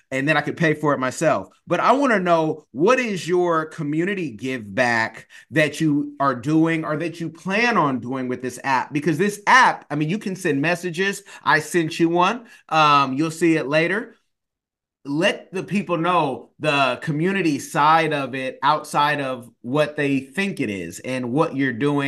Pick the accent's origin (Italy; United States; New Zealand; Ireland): United States; California; And I'm from California.